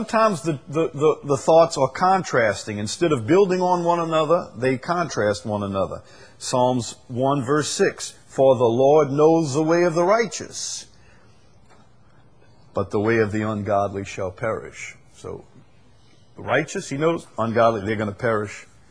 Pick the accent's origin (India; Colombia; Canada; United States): United States; Chalmette, Louisiana; But then again, I'm from Chalmette, and there's some things were incomprehensible to us, you know, like ballet and opera, and I never learned to appreciate those things.